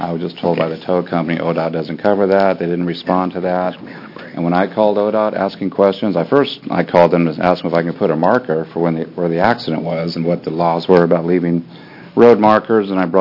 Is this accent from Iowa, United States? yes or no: no; California, United States; Because I am born and raised in California, and you know, I've had friends in accidents